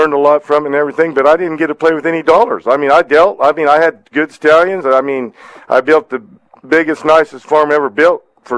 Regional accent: New Mexico, United States; New Mexico.

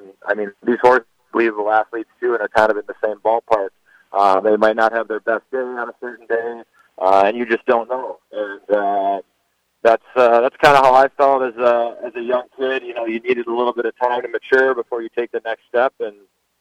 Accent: Minnesota, United States; a kid growing up in Minnesota, you play hockey for the Gophers for any amount of time was you know, basically my lifetime goal at the time.

